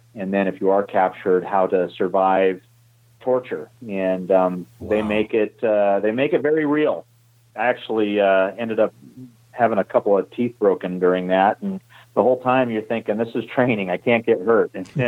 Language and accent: English; United States; I was, you know, tremendously successful because of the opportunities that I had as an American.